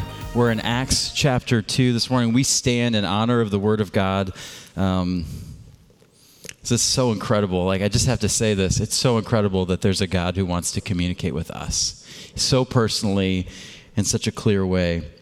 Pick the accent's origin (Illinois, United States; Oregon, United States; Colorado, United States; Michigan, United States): Michigan, United States; if you didn't catch it last week, I'm from Michigan